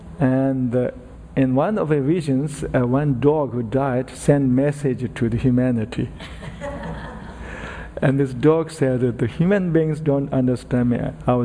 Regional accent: Tibet, China; I remember when I was growing up in Tibet, in eastern Tibet, when somebody dies in my village, they invite me and other lamas. I was a lama at that time.

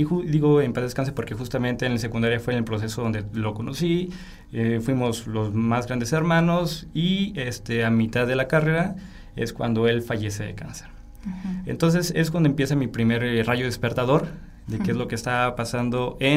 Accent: Guadalajara, Jalisco, Mexico; como muchos tapatíos, que estuvieron en colegios privados, sobre todo de cuestiones religiosas, pues fui educado primaria, secundaria y preparatoria en un colegio de franciscanas.

